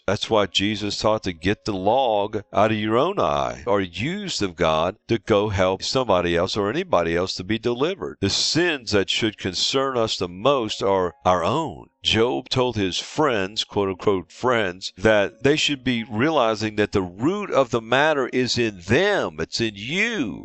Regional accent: New Orleans, Louisiana, United States; I grew up in New Orleans where there's so much of this hate witchcraft and shops down there in the French Quarter

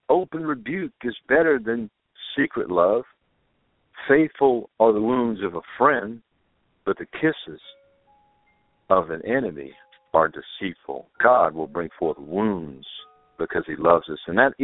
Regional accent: New Orleans, Louisiana, United States; I grew up in New Orleans, so right on the Gulf Coast.

